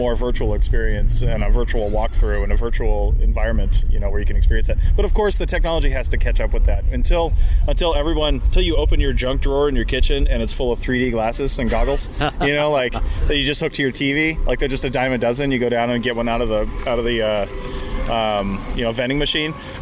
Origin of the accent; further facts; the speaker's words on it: West Coast, United States; even for me growing up on the West Coast